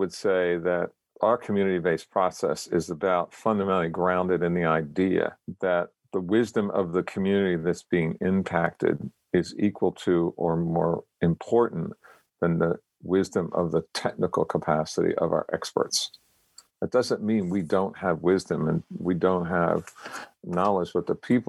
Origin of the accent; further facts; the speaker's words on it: Baltimore, Maryland, United States; I experienced that as a citizen and child growing up in Baltimore City.